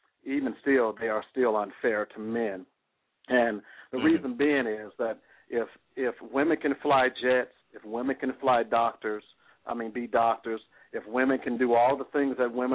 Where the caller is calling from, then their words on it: Tennessee, United States; I'm calling you from Tennessee